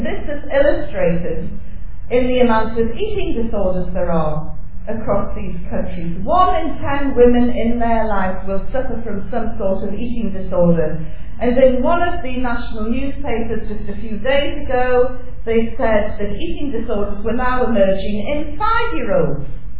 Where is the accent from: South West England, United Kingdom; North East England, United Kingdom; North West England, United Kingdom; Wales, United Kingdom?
North East England, United Kingdom; Newcastle; I come from Newcastle, and if a woman did that up in Newcastle, she'd probably end up being battered and put in the casualty ward.